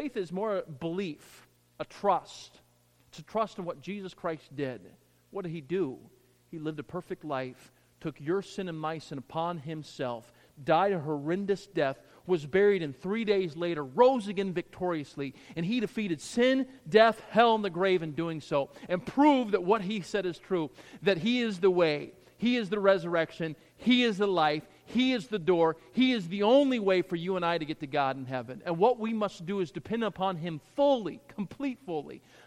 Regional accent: Deep South, United States; I grew up in the Deep South, and pretty much every door you would knock on, yeah, I'm going to heaven.

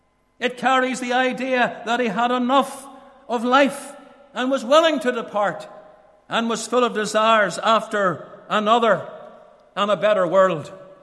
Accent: Portadown, Northern Ireland, United Kingdom; When I was growing up in Portadown, I've told you about this young man in the past

